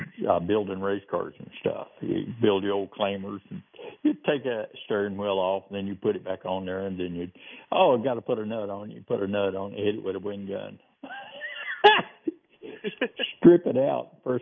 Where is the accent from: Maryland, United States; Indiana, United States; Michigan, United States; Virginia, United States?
Virginia, United States; also born or lived in Carolina; And I come from Virginia and Carolina, back there where NASCAR is big.